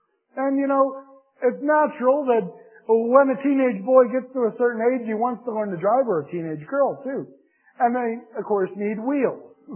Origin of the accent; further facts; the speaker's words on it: Pennsylvania, United States; or Philadelphia. I had to slip that in on behalf of my home state.